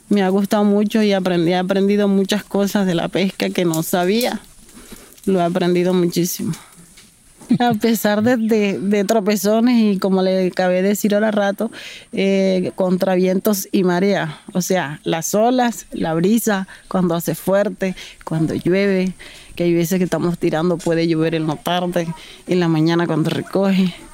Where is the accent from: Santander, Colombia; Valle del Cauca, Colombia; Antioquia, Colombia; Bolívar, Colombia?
Bolívar, Colombia; Mompox; now in Sempegua, Colombia; Voy para 8 años a estar aquí en Sempegua. Soy de Mompox Bolívar, de aquí al lado del banco.